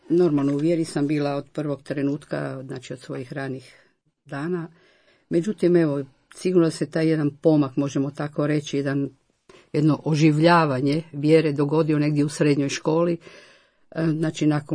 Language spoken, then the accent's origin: Croatian; Rijeka, Primorje-Gorski Kotar County, Croatia; born there; Ja sam rođena Riječanka, tako je.